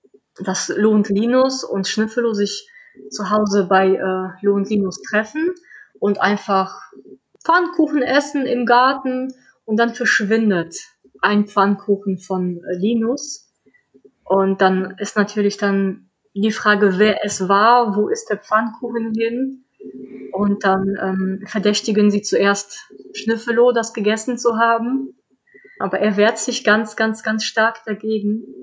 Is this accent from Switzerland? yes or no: no; Poland; now in Mönchengladbach, Germany; ich wohne mittlerweile in München-Gladbach. Ich komme ursprünglich aus Polen